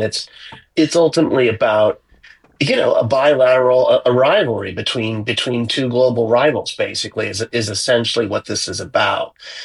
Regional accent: United States; you know, as an American, I think our law or legislation is even further behind

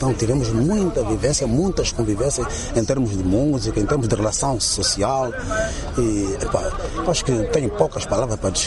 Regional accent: Colibeiro, Angola; first language Portuguese; Nós somos oriundos aqui do Colibeiro. Temos que estar a interpretar português, porque é a nossa língua materna

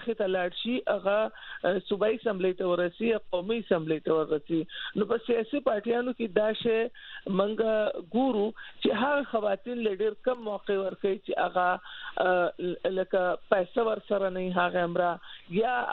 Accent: Swat, Khyber Pakhtunkhwa, Pakistan; زه د سوات نه یم

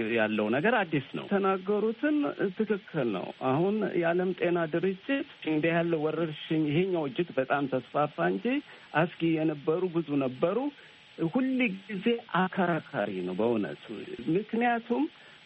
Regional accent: Adama, Oromia, Ethiopia; ድሮ እኔ ሰፈሬ አዳማ ልጅ ነኝ።

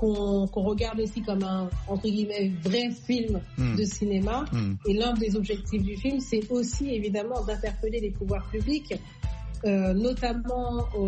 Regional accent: France; now in Paris, France; Moi, j'habite à Paris, j'ai grandi en France.

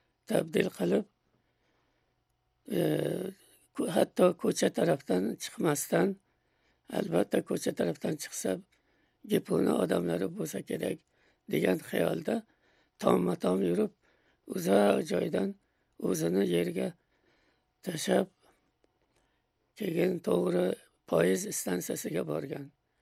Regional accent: Andijan, Andijan Region, Uzbekistan; born there; moved away; Andijon shahrida tug'ilganman. Va 1930-yilda O'zbekistondan chet mamlakatlariga muhojir bo'lib chiqqanmiz.

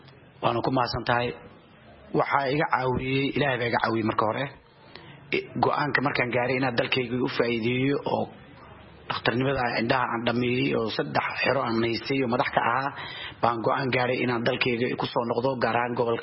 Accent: Mogadishu, Banaadir, Somalia; born there; moved away; bandhigani Muqdisho ayaan ku dhashay oo ka qaxay

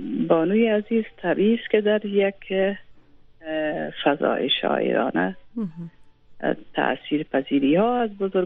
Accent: Kabul, Afghanistan; ما در شهر کابل زاده شدیم، تحصیلات خودم در اینجا به پایان رساندیم

